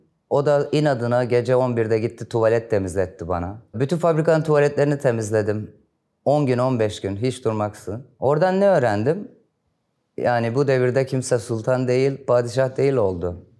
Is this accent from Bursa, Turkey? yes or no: no; Istanbul, Turkey; Ben Koca Mustafa Paşa'da doğdum. Guraba Hastanesi galiba. Sabah 9.15. Sonra Tophane'ye geçtik. Atölyede çalışmaya başladım. Sonra 500 evler Gazi Osman Paşa Küçükköy, böyle gitti.